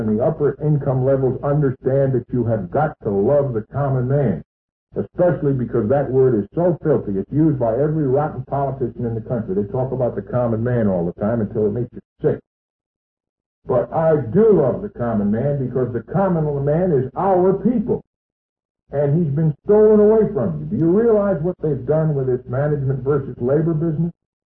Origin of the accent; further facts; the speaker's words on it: Maine, United States; now in US South; I'm a Yankee from Maine, and I'm probably a better Confederate than a lot of the people that are crawling around someplace down here.